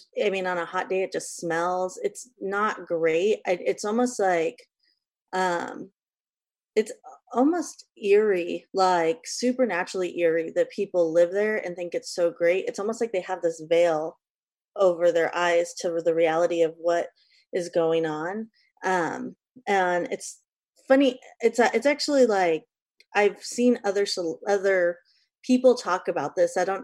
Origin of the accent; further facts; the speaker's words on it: Ventura, California, United States; also born or lived in San Gabriel Valley; No, I grew up in San Gabriel Valley and Ventura County. So, I mean, we lived in San Gabriel Valley for a little bit when I was a kid, and then we moved to Ventura, I don't know, when I was still in elementary school.